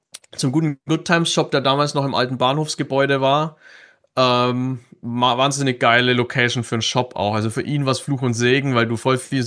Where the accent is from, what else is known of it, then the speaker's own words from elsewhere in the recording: Bavaria, Germany; Also gerade als Bayer, war gar nicht so cool, habe echt viele dumme Kommentare bekommen.